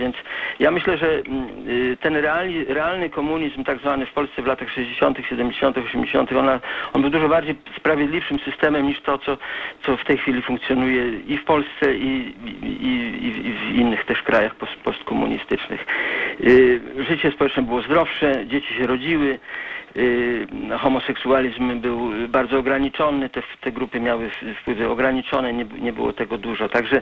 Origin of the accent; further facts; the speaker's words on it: Poznań, Greater Poland Voivodeship, Poland; ja obserwuję pana od samego początku, jestem też z Poznania